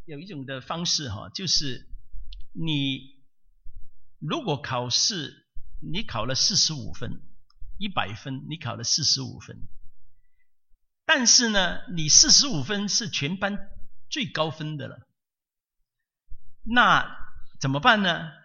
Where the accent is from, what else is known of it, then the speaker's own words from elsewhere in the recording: Hong Kong; 但是我从香港来的，我是香港长大，我们在香港呢，从小就是那个英国制度的那种的教育。